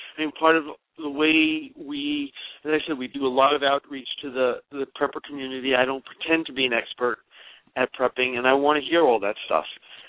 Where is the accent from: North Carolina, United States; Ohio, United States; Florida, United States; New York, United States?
New York, United States; I come from New York, so it really, that aspect of it doesn't bother me so much.